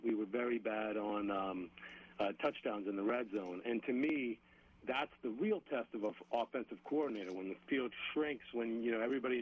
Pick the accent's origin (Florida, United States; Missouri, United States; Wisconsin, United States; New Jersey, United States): New Jersey, United States; born there; also born or lived in California; I was born in Jersey and kept it all through living in California.